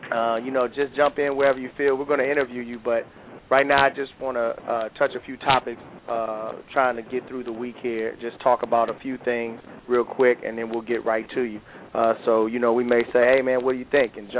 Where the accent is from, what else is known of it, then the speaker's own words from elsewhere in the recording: Detroit, Michigan, United States; On top of that, I'm born and raised in Detroit, so I'm an Isaiah.